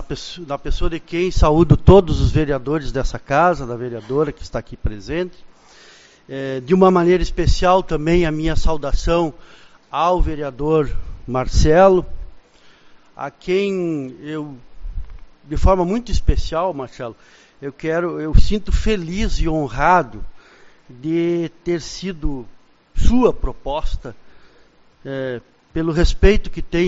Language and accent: Portuguese; Uruguaiana, Rio Grande do Sul, Brazil; E vim para Uruguaiana, para minha terra, desde 2012, praticamente aqui